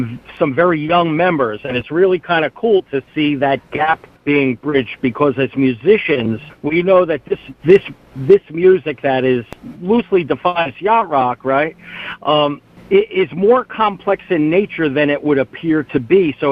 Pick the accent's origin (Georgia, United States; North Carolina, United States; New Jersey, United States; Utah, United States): New Jersey, United States; Rutherford; now in Nutley, United States; Yeah, I was raised in Rutherford, New Jersey, and I reside in Nutley, New Jersey.